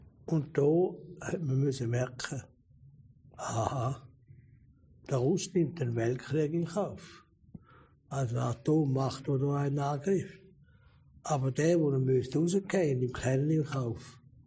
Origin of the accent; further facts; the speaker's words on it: Switzerland; also ich bin ja ein Schweizer, ein Offizier, ich bin Regimentskommandant von der Schweizer Armee.